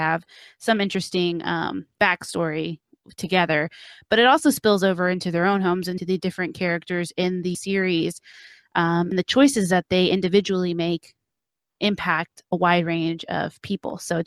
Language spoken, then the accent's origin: English; Dallas, Texas, United States; I am the host of the True Crime Fan Club podcast, and I hail from Dallas.